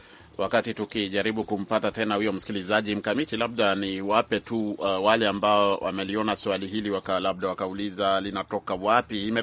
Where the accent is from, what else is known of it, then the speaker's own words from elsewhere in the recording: Chogoria, Meru County, Kenya; mimi natokea huko Meru nchini Kenya, maeneo yanajulikana kama Chogoria.